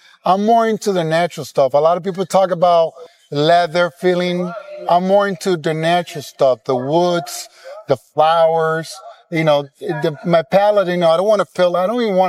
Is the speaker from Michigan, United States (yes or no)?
no; Miami, Florida, United States; I grew up in Miami in my late teens, early 90s.